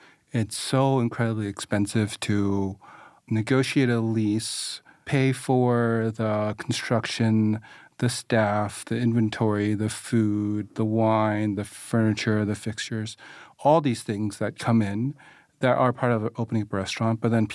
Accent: United States; born there; So I'm Vietnamese by birth. My parents are both Vietnamese, but I was born in America.

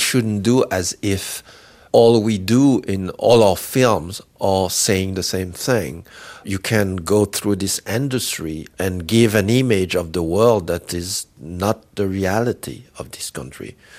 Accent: Haiti; I grew up in Haiti watching John Wayne, watching Opalon Cassidy, watching Tarzan.

